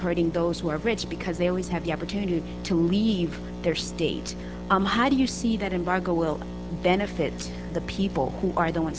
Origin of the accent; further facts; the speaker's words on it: Haiti; now in United States; I'm from Haiti, a young woman who hopes to have democracy in Haiti